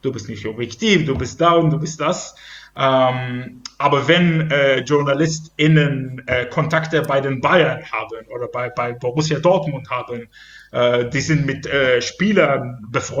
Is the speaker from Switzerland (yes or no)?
no; Israel; German is a second language; moved away as an adult; now in Germany; teilweise Deutschland, wo ich seit 6 Jahren arbeite, und Israel, wo ich mein Studium abgeschlossen habe, wo ich groß geworden bin